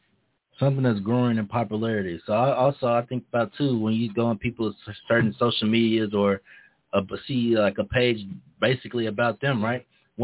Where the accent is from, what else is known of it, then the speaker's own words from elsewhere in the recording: the South, United States; I'm from the South, y'all.